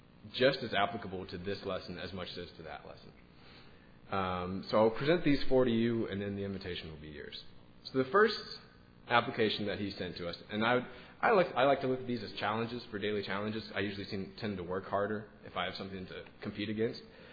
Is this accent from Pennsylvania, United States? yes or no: no; Little Rock, Arkansas, United States; So a while ago, when I was in Little Rock, I'm from Little Rock